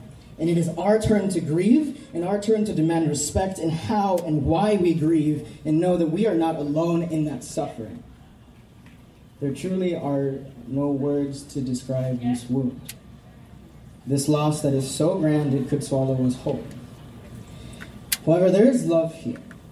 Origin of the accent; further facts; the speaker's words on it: Florida, United States; also born or lived in Venezuela; I was born in Venezuela, and I grew up in Florida, the immigrant child of immigrants.